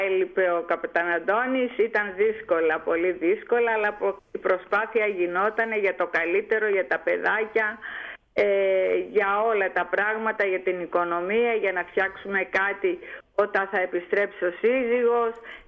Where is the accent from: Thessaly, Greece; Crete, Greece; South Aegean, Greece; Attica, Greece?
South Aegean, Greece; Santorini; Εγώ είμαι από Σαντορίνη.